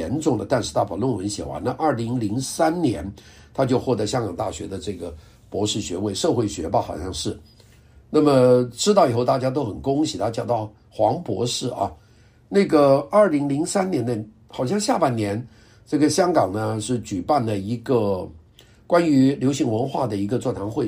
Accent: Guangdong, China; 我们广东人叫合塞火车啊

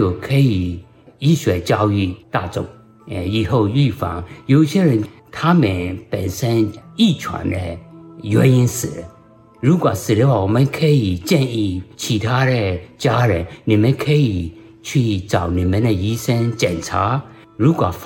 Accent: Myanmar; moved away as an adult; now in Los Angeles, United States; 现在工作在洛杉矶县的法医。我到美国1997年，

